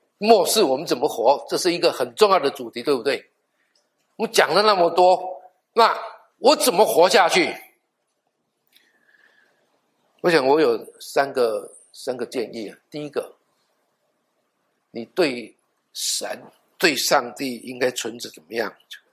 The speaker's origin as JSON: {"language": "Chinese", "region": "Guangdong", "country": "China", "said": "我还听我们广东人怎么说呢？"}